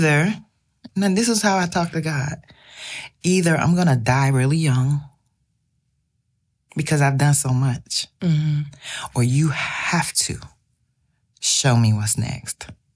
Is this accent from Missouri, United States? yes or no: no; Florida, United States; My great-grandfather, I'm originally from Florida.